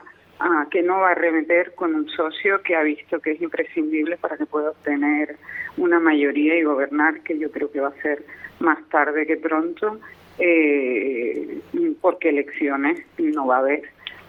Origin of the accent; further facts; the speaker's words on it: Canary Islands, Spain; como españoles y como canarios.